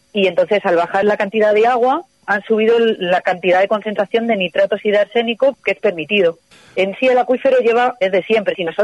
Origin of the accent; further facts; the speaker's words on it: Lastras de Cuéllar, Castile and León, Spain; yo trabajo en un pueblo al lado, en una tienda de muebles. Hay un poco de todo tipo, hay mucha gente que vive en mi pueblo pero va a Segovia a trabajar, pero natural del pueblo, agricultura y ganadería.